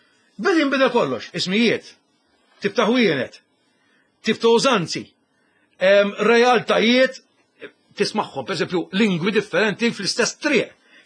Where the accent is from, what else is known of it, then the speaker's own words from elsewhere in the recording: Ħamrun, Southern Harbour, Malta; now in Mosta, Malta; jiena noqgħod il-mosta jiena proprju minn Ħamrun. Noqgħod il-mosta mara jien diġà konsidrat barrani fil-mosta